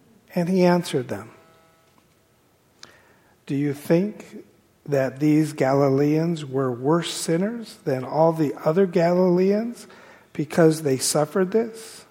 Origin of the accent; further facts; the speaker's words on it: Santa Paula, California, United States; I grew up in Southern California, city of Santa Paula. And Santa Paula is a community where they grow lemons, oranges, avocados.